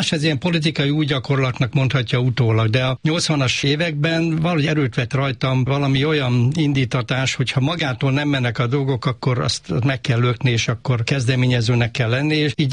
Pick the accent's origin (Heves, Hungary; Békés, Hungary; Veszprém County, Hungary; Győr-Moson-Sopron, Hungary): Veszprém County, Hungary; also born or lived in Budapest; Én Veszprém vármegyében nőttem föl 10 éves koromig, majd Budapesten